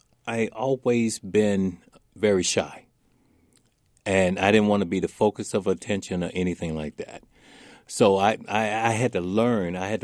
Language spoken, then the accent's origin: English; Starkville, Mississippi, United States; also born or lived in Crawford; It was hard coming, you know, from a very small city, you know, like Starkville, Mississippi. I was born in Crawford, Mississippi. Population probably 2,000. You know, coming to the big city